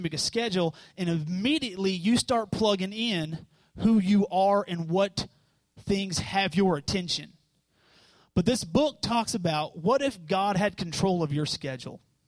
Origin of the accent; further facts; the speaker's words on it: Elizabethtown, Kentucky, United States; I'm originally from Elizabethtown, Kentucky.